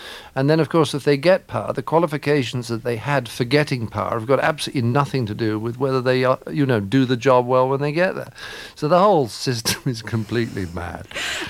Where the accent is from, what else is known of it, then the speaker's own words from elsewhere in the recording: England, United Kingdom; well, I'm English.